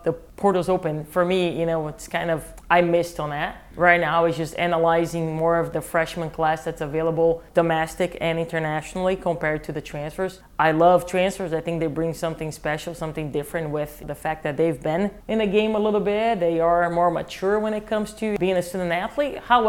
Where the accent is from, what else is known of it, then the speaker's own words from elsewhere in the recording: Brazil; also born or lived in North Dakota, United States; Miami, South Florida, and where I grew up in Brazil is similar. The weather, the people, the culture, the food, and etc.